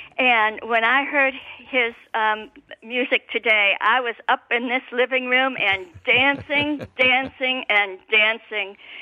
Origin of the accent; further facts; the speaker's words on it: Michigan, United States; I grew up just outside Detroit. I'm 67 years old, and I go back to … all the oldies but goodies